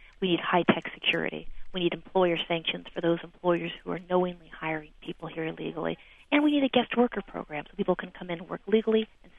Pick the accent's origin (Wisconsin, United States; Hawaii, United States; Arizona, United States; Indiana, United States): Arizona, United States; Tucson; And my hometown of Tucson actually has a majority woman-controlled city council as of last November.